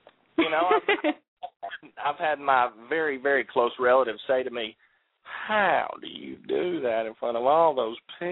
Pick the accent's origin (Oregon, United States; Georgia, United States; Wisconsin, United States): Georgia, United States; I am from Georgia. You need to speak slowly and clearly.